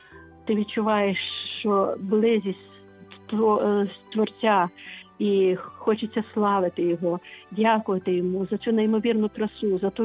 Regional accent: Lviv, Lviv Oblast, Ukraine; Я зі Львова.

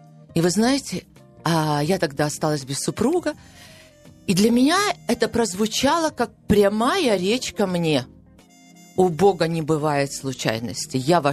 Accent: Ukraine; как украинская женщина с украинским менталитетом

